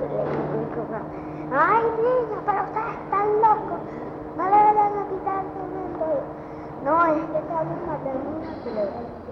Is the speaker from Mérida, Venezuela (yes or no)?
no; Caracas, Capital District, Venezuela; born there; En Caracas también.